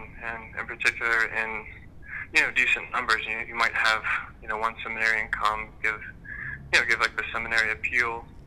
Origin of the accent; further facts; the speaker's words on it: Pennsylvania, United States; now in Philadelphia, United States; I'm actually not from the Philadelphia Archdiocese. I grew up south of Pittsburgh, and I found myself in Philadelphia